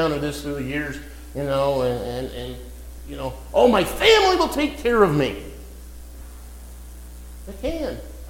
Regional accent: Ohio, United States; I'm from Ohio.

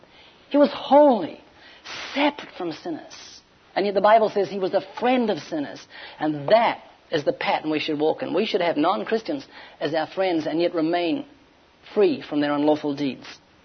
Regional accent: New Zealand; I'm from New Zealand.

